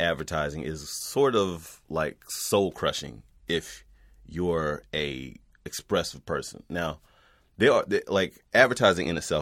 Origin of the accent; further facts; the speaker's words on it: North Carolina, United States; I'm Southern. Like, culturally, I'm Southern. I'm from North Carolina.